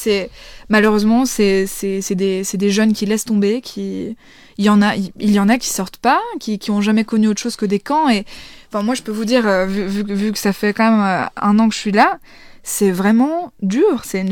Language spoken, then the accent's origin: French; Belgium; moi je suis belge, donc en Belgique